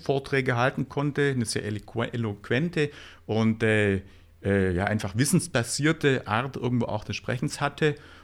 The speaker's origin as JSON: {"language": "German", "town": "Ulm", "region": "Baden-Württemberg", "country": "Germany", "said": "das als echter Ulmer."}